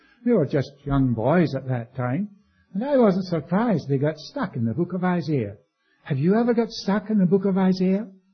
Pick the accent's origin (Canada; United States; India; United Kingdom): India; born there; I was born in India. Actually, I spent 5 years in India, and my parents were missionaries there, and they brought me back on their first furlough.